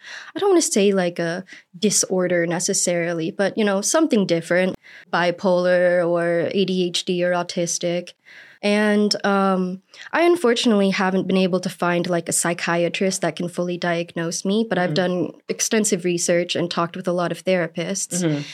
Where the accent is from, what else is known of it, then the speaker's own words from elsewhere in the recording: Oklahoma, United States; Kind of what you would expect. Very flat. Lots of wheat and cows and racist people. Christians.